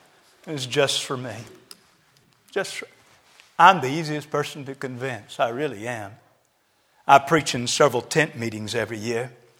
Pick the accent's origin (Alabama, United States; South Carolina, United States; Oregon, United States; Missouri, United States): South Carolina, United States; North; And I told them, I'm from South Carolina, but I'm from a little town in South Carolina named North.